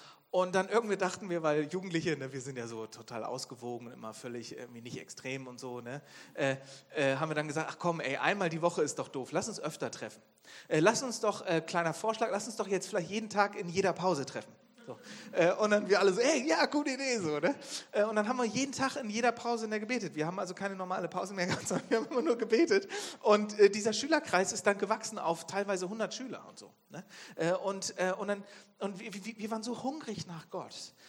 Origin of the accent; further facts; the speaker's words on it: Bremen, Germany; Ich bin eigentlich aufgewachsen in Bremen. Das liegt im Norden. Ich bin in so einer christlichen Familie groß geworden.